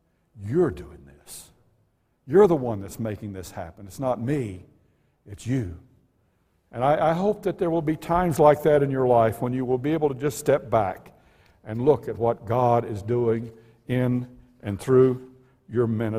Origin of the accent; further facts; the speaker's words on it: Arkansas, United States; born there; I was born in Arkansas. I was born in abject poverty.